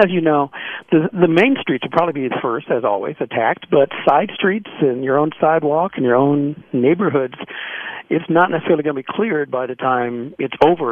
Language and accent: English; Cleveland, Ohio, United States; And maybe I'm jaded because I'm from Cleveland.